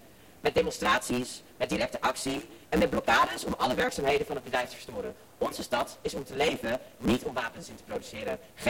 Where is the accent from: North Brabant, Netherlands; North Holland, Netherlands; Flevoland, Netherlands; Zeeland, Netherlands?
North Holland, Netherlands; Amsterdam; van Stop Wapenhandel, maar ik ben ook geboren en getogen Amsterdammer.